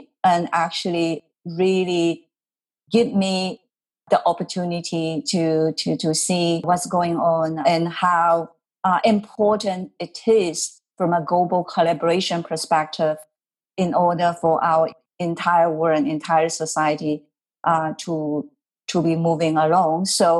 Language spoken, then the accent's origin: English; China; English is a second language; now in Canada; I would say I'm from China, but currently I'm living in Canada. I'm a Canadian as well.